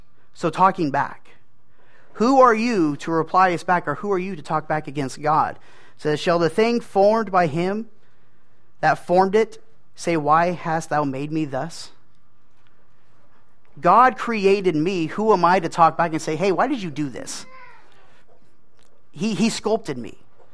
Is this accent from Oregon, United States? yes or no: yes; Oregon, United States; I grew up in Coos County, Oregon. Tiny, there's nothing down there. It's a logging community, pretty much the entire county.